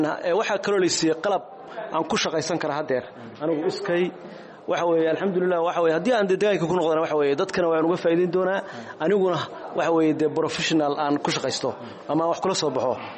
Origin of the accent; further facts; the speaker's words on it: Bandarbeyla, Karkaar, Somalia; anigu waxaan ka soo jeedaa deegaanka Bayla Bandarbeela ka soo jeedaa anigu